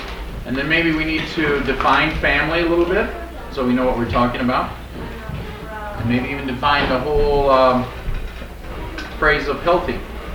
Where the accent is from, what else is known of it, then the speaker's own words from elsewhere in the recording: Redmond, Washington, United States; I'm from Redmond, Washington, and I'm on the teaching staff here